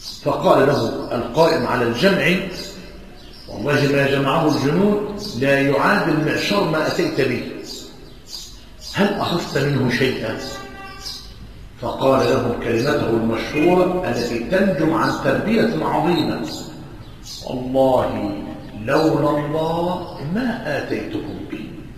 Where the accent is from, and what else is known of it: Egypt